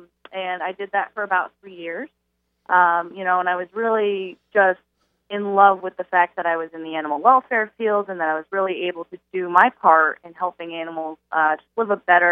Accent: New Jersey, United States; now in Philadelphia, United States; I grew up in North Jersey, and then right after I graduated college, I moved to Philadelphia, and I've been here for about 5 years.

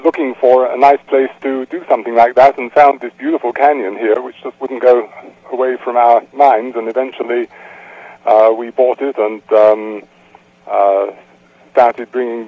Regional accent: London, United Kingdom; I had a very ordinary, normal childhood in London, England.

